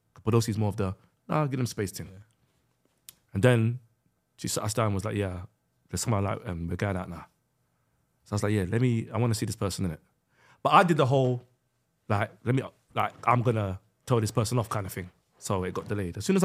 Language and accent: English; Sudan; I'm from Sudan, bro.